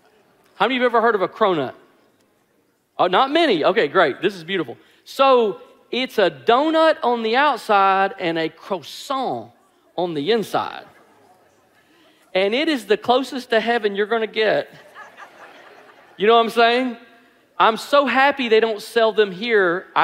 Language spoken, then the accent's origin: English; Alabama, United States; because we're from Alabama, you know